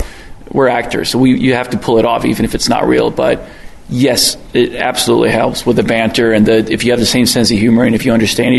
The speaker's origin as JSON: {"language": "English", "town": "Stockholm", "region": "Stockholm County", "country": "Sweden", "tie": "born or raised there", "second_language": "English", "moved": "yes", "lives_now": "United States", "said": "I grew up in South Stockholm, and it's a working-class team from South Stockholm"}